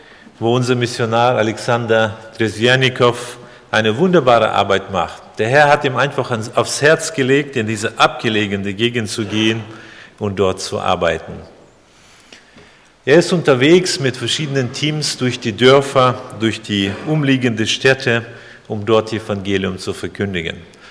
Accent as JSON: {"language": "German", "country": "Kazakhstan", "tie": "born or raised there", "moved": "yes", "lives_now": "Germany", "said": "Damals, als ich bin in Kasachstan groß geworden und 1977 sind wir nach Deutschland gekommen"}